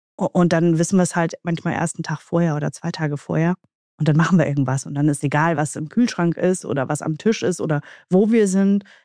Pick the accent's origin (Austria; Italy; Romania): Italy; ich bin ja Italienerin